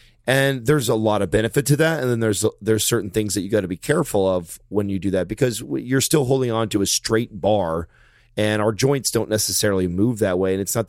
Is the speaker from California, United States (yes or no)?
yes; California, United States; I'm from Tuolumne County up there.